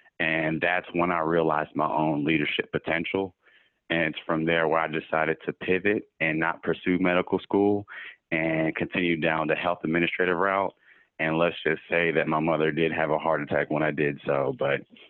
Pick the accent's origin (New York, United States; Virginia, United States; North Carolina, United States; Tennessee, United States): Tennessee, United States; Nashville; Yeah, so I am from Nashville, Tennessee. And growing up there, I was a big fan of the University of Tennessee.